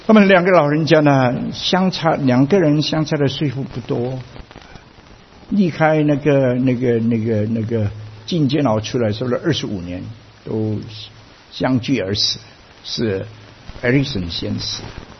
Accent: Fujian, China; 最后我们福建话叫做论

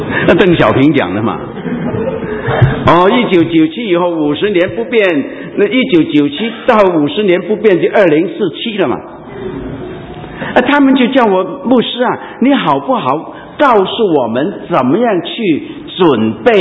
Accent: Hong Kong; 原谅我这样讲，我是香港人，香港人是很会打算的人。

